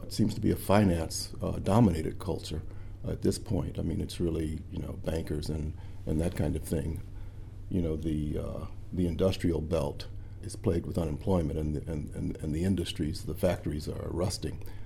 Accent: Santa Ana, California, United States; That's before my time, and I wasn't in L.A. I was in I was south of L.A. in Santa Ana, Orange County, which is about about a 30, 45-minute drive from L.A.

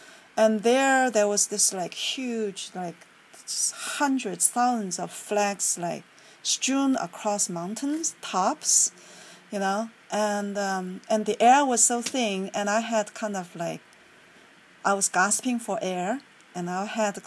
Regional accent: Shanghai, China; Growing up in Shanghai and also on the island fed in East China Sea, which is fed by the Yangtze River.

